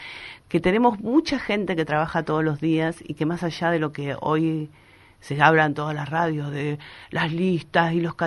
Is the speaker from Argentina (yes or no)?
yes; Argentina; es un tema que como argentinos nos debemos también debatir.